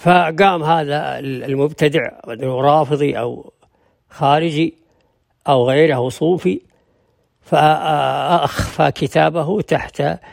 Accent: Saudi Arabia; وعندنا في السعودية

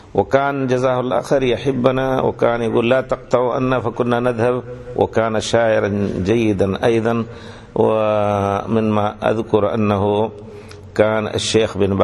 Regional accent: India; أحبنا بمجرد ما عرفنا أننا جينا من الهند

